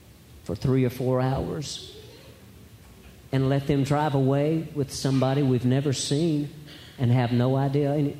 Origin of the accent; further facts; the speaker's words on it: Alabama, United States; I'm from Alabama originally, and I kind of watch people in the news, and I listen to names.